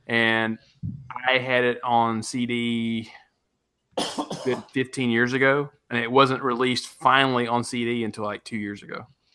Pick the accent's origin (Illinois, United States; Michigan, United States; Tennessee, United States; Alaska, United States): Tennessee, United States; also born or lived in Knoxville; Yeah, I can drive a stick, but I grew up in West Tennessee. It's all flat.